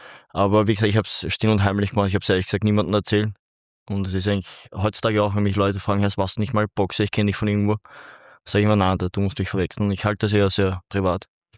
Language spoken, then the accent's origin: German; Vienna, Austria; ursprünglich stamme ich aus Ungarn. Meine Großeltern sind hergeflüchtet und wir haben im 20. Bezirk gewohnt. Dann sind meine Eltern in den 5. gezogen und ja, und dort bin ich halt aufgewachsen.